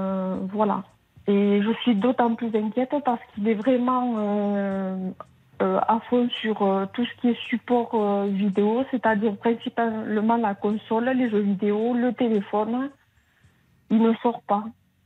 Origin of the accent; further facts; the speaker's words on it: Toulouse, Occitanie, France; puisque je suis de Toulouse